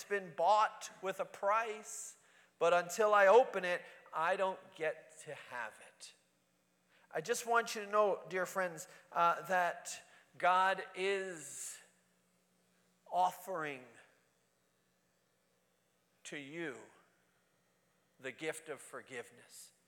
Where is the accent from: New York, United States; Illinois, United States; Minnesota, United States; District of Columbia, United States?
New York, United States; Brooklyn; I can't say this because I'm from Brooklyn, so just love me through it